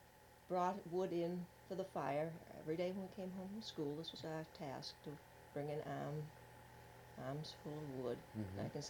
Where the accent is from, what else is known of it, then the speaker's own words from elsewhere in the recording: Westport, United States; Yes, I was born in Westport. I am a native daughter. I was born in a farmhouse on Pine Hill Road